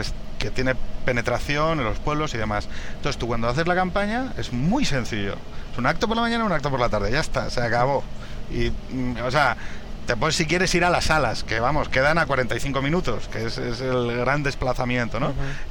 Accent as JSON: {"language": "Spanish", "region": "Asturias", "country": "Spain", "said": "Porque yo vengo de Asturias. En Asturias es una provincia."}